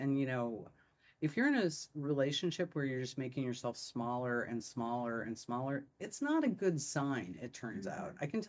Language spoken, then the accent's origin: English; Nebraska, United States; and I grew up in Nebraska where everything is like, well, we'd like some sports with our sports, please.